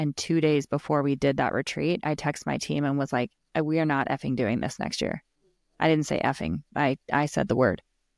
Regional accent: California, United States; I'm from California. So we say bro and dude.

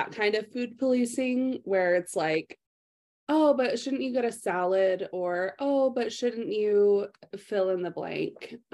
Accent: Ireland; I'm Irish, so come at me.

